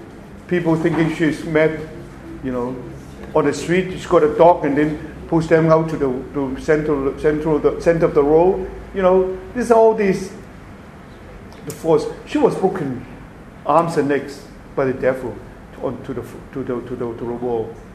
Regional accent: Hong Kong; now in Toronto, Canada; since I come from Hong Kong, I don't believe in these things.

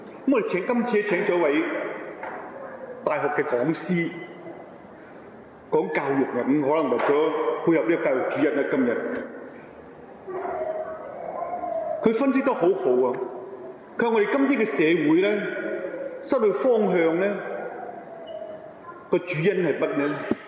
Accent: Hong Kong; 我哋香港人咧，結果喺呢啲咁嘅陷阱裏邊咧

